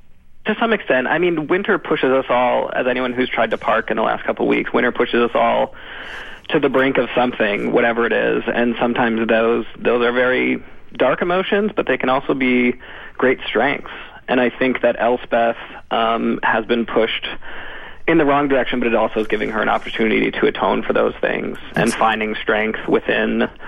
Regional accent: New England, United States; I got my inspiration from growing up in New England and from visiting my grandparents who lived in upstate New York.

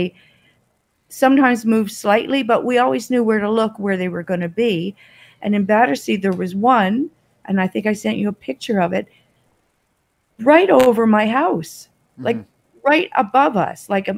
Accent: Toronto, Ontario, Canada; also born or lived in Australia; now in Kingston, Canada; No, I'm originally from Toronto.

